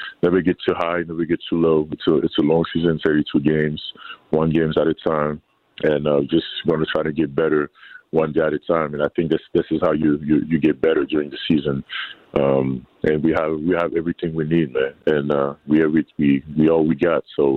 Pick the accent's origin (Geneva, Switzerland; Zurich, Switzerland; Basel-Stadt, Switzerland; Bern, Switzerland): Geneva, Switzerland; I grew up in Europe, Switzerland, Geneva, watching soccer.